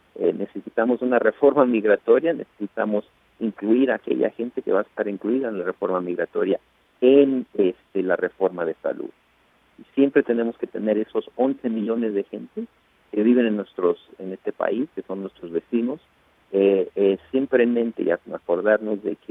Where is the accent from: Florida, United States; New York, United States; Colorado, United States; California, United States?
California, United States; Los Angeles; now in Maryland, United States; Yo, antes de vivir acá en Maryland, en la costa este, yo crecí en Los Ángeles